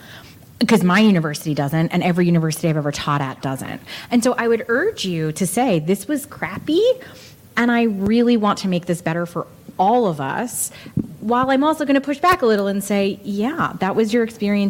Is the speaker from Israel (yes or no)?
no; New Jersey, United States; Like, I grew up in New Jersey. There were our entire neighborhood was Catholic.